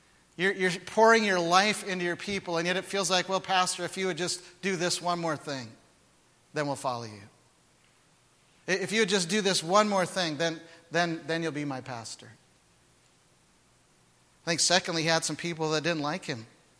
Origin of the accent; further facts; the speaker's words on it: Canada; I'm a Canadian and I love hockey